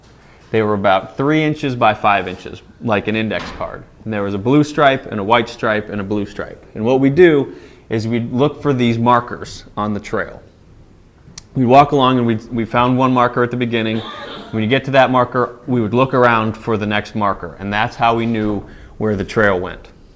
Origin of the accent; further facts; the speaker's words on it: United States; See, as Americans, we're guaranteed our freedom for so many things